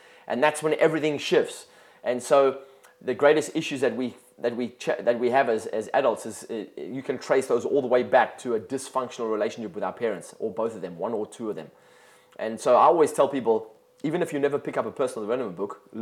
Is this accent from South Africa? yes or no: yes; South Africa; as a kid growing up in South Africa